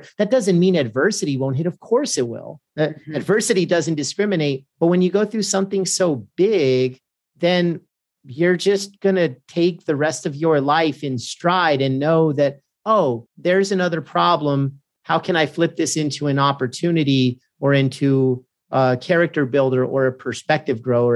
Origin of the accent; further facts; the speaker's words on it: California, United States; Even though I'm from SoCal, I went up to the Bay Area